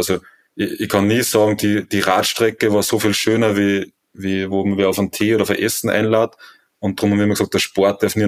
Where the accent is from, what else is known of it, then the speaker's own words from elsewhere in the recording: Austria; So richtig planlos ist man als Österreicher nie.